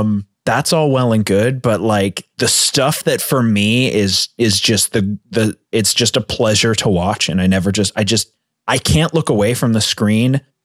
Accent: Midwest, United States; I mean, we're from the Midwest.

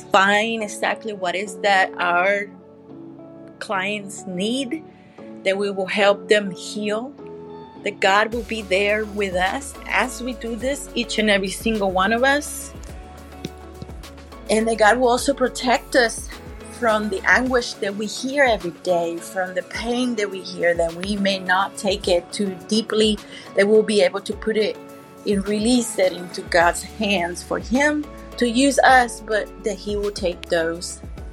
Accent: Puerto Rico; now in Nashville, United States; I'm from Nashville, Tennessee, although I was born and raised in Puerto Rico.

